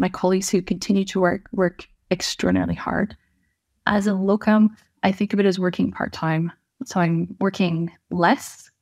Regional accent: Wawa, Ontario, Canada; It was very difficult because this is my hometown. My patients included lots of my family, friends, previous teachers, and deciding to close my practice, I really felt like I was abandoning not only the patients, but also my colleagues, leaving just two doctors practicing full time in Wawa.

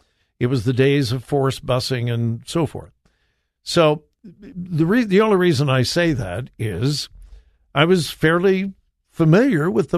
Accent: Compton, California, United States; When I was growing up, and I grew up in a very mixed neighborhood. Most of you know I grew up in Compton, California.

